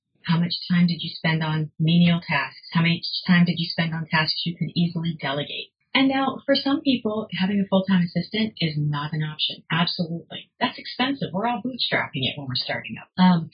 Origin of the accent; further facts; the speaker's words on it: Vancouver, British Columbia, Canada; I grew up in Vancouver.